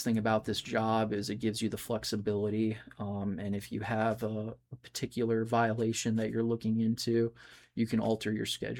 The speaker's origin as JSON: {"language": "English", "town": "Manassas", "region": "Virginia", "country": "United States", "tie": "born or raised there", "said": "I grew up in Northern Virginia in the Manassas area."}